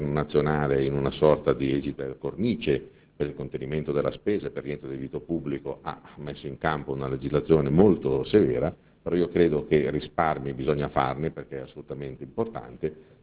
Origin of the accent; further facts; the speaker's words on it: Piedmont, Italy; d'altronde siamo piemontesi